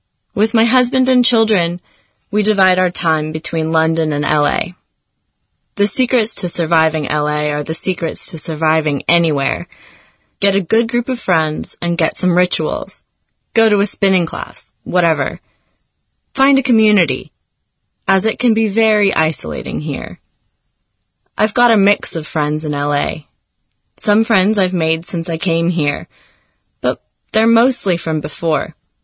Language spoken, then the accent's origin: English; Perth, Western Australia, Australia; I grew up in Perth, Western Australia, with four brothers. Well, two of them are stepbrothers.